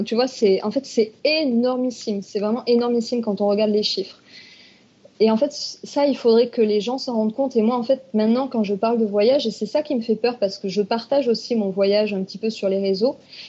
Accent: France; Il y a même des plages à côté de chez nous en France.

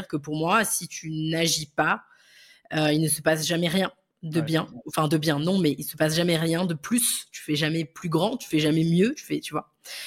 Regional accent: Paris, Île-de-France, France; now in Toulouse, France; j'habite à Toulouse, voilà, mais je suis parisienne initialement.

